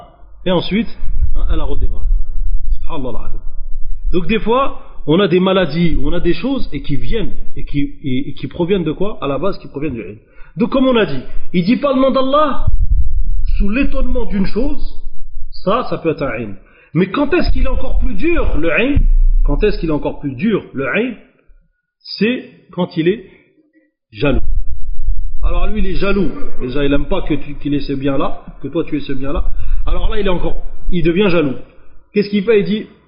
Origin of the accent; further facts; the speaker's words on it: Algeria